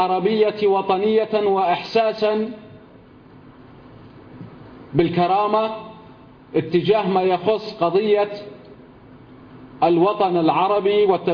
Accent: Syria; الذي سنذكره كسوريين لإخواننا في مصر

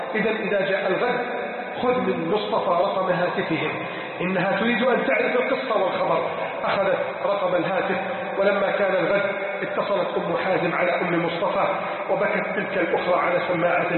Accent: Egypt; بلدنا مصر

